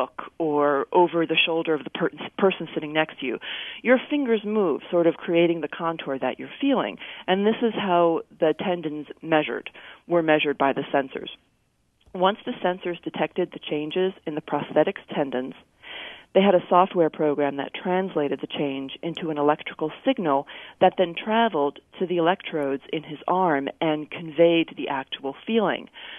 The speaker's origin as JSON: {"language": "English", "region": "New Jersey", "country": "United States", "tie": "born or raised there", "said": "all I could think about was how unpleasant it was growing up on the Jersey Shore and getting sand in my swimsuit."}